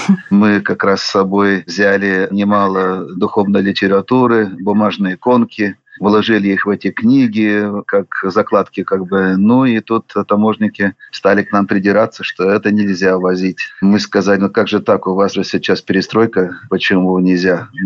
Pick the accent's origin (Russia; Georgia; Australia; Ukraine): Australia; moved away as an adult; И вот я в 1961 году родился там. Так что мое детство прошло в Австралии. Там я учился, закончил среднюю школу.